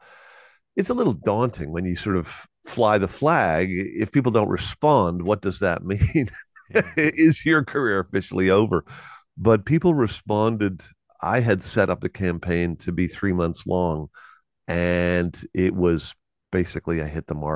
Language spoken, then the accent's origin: English; Canada; I think as a Canadian musician, you better like touring because our country is so huge